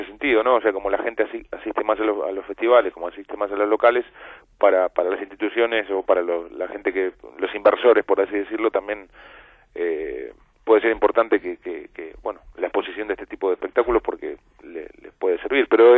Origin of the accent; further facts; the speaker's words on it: Mendoza, Argentina; born there; yo soy de Mendoza, soy nacido en Mendoza, en la provincia de Mendoza, que es una provincia que está sobre la cordillera de los Andes, cerca, es una provincia limítrofe con Chile, está a la altura de Santiago de Chile.